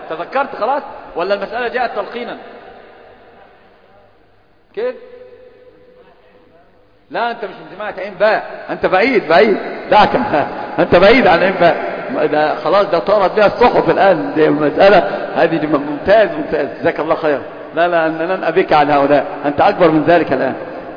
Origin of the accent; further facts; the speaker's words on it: Alexandria, Alexandria Governorate, Egypt; يعني فاهم انا اسكندراني